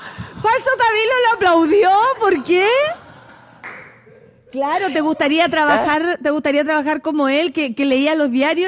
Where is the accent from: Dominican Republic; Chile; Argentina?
Chile; pero como ciudadana chilena, sí me pareció positivo